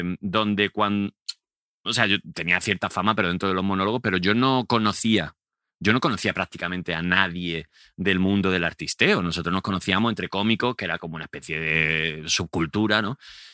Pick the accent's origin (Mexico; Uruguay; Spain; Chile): Spain; Málaga, Andalusia; Yo soy malagueño, el orgullo es ser malagueño.